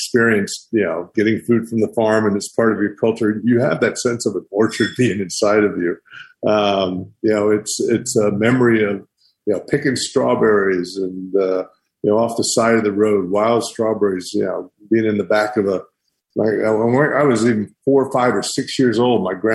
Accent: Great Smoky Mountains, United States; And growing up in the Smokies, having a community meals from food that you'd pick yourself was incredibly important.

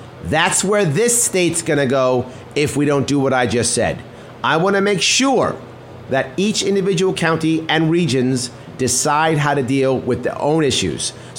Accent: North Great River, New York, United States; also born or lived in Manhattan / South Bronx; As a teenager, though, I grew up outside of Central Islip. I went to Central Islip High School. I grew up in a smaller place called North Great River

